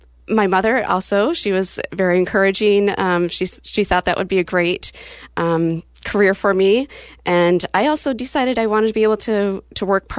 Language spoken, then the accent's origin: English; Aberdeen, South Dakota, United States; now in Mount Angel, United States; I grew up in Aberdeen, South Dakota, born and raised there, and a very German-Russian heritage.